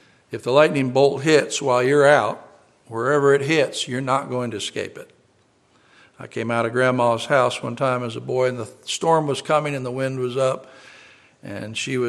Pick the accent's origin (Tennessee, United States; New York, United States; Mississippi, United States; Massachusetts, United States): New York, United States; I grew up in near Buffalo, New York, and we would lift up the garage door